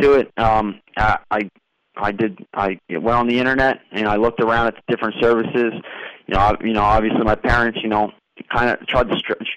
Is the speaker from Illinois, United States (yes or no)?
no; Pennsylvania, United States; I'm from Bucks County, Pennsylvania. It's right outside of Philadelphia.